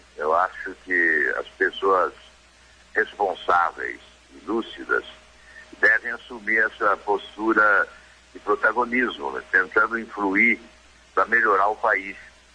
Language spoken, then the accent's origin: Portuguese; Paraná, Brazil; Eu, que sou do Paraná, que fui governador